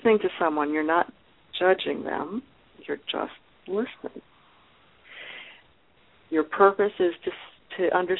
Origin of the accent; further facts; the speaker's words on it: Detroit, Michigan, United States; I grew up near Detroit, Michigan, and the main store, department store, was Hudson's.